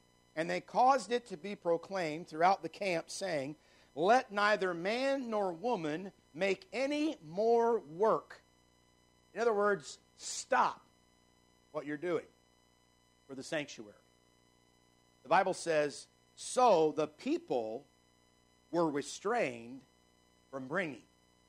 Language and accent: English; Chattanooga, Tennessee, United States; And then I think of the church that I grew up in Highland Park Baptist Church in Chattanooga, Tennessee, and on it goes.